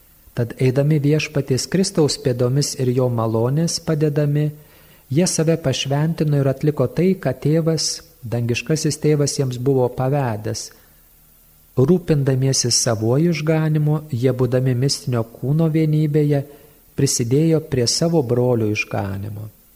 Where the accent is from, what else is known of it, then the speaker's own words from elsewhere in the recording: Samogitia, Lithuania; ypač aš kaip žemaitis